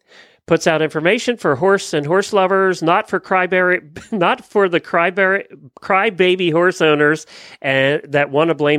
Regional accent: Pennsylvania, United States; And growing up in Lancaster County, I can appreciate it.

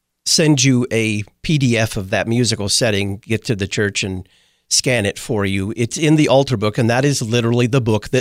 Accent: Texas, United States; I'm from Texas, but Texas is a really, really big place.

